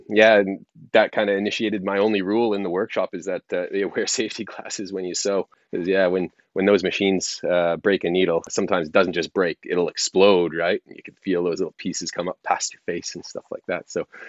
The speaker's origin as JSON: {"language": "English", "country": "Canada", "tie": "born or raised there", "moved": "as an adult", "lives_now": "Australia", "said": "my accent probably betrays me. I grew up in Canada, and then I have lived in Australia for my entire adult life, pretty much, but enough time to get my accent sorted out."}